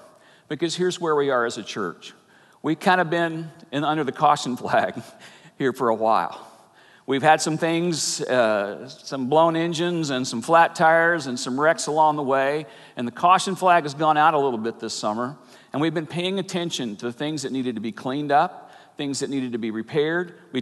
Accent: the South, United States; Now, most of you know I grew up in the South.

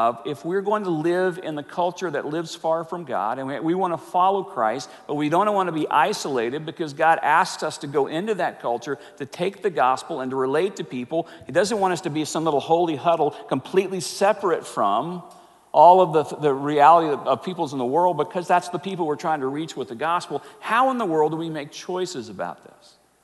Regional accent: the South, United States; And I grew up in the Baptist world of the South where it was absolutely taboo to drink any alcohol whatsoever.

